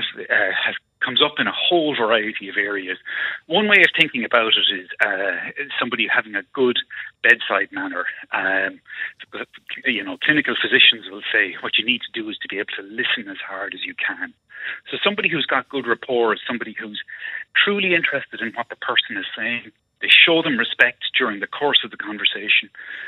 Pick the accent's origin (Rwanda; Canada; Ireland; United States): Ireland; you know, even as Irish people to our past